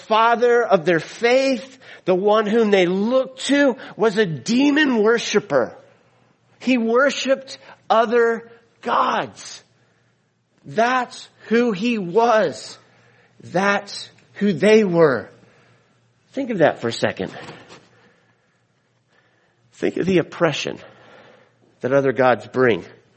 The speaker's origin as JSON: {"language": "English", "region": "Florida", "country": "United States", "said": "I'm from the South. And when I go home to Florida, I can't explain it. It's home."}